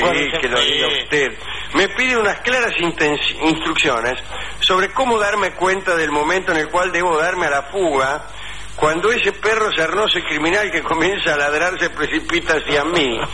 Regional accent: Colombia; soy el colombiano que le preguntó

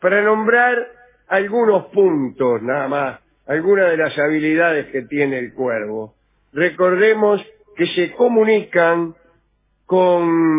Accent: Baigorrita, Buenos Aires Province, Argentina; ¿Qué acento tengo? ¿El acento porteño tengo? Déjese. Bien. Yo soy de Baigorrita, señor.

